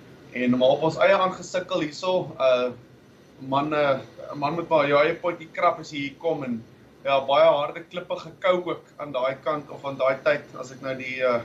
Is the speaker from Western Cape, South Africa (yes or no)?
no; Bloemfontein, Free State, South Africa; now in Perth, Australia; ek is gebore, groot geword, Bloemfonteiner, ek sê tralie al die pad, Sentraal Hoërskool in Bloemfontein, en het lag gemaak in 2003